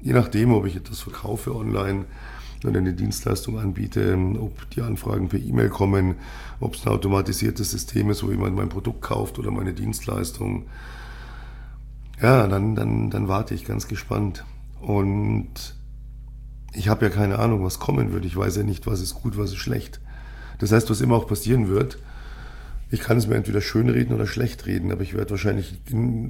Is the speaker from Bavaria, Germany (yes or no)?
yes; Munich, Bavaria, Germany; born there; ich darf das sagen, ich bin ja gebürtiger Münchner.